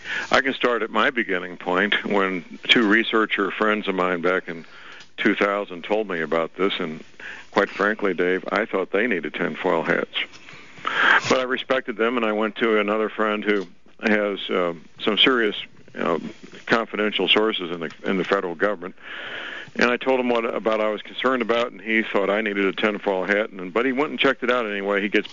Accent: St. Louis, Missouri, United States; a research project I was involved with at a Superfund cleanup site outside my hometown, St. Louis, Missouri.

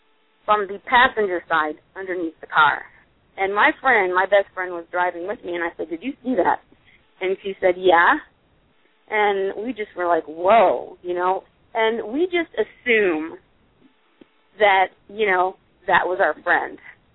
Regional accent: Florida, United States; I grew up in South Florida near the Bermuda Triangle, and there was always stories about compasses going crazy

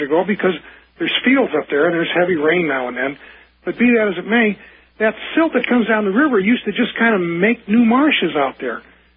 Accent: Illinois, United States; I grew up, I'm 64 now, I grew up in Illinois.

